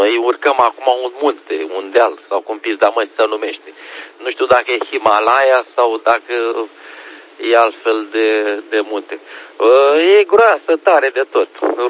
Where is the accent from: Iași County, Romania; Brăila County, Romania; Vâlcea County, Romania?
Brăila County, Romania; Brăila; sunt de la Brăila.